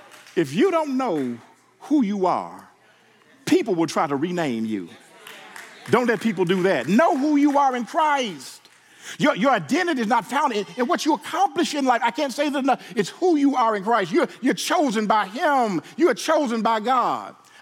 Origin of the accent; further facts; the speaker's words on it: Memphis, Tennessee, United States; I remember when I was young, y'all, growing up in Memphis, Tennessee, we used to have these glass Coke bottles.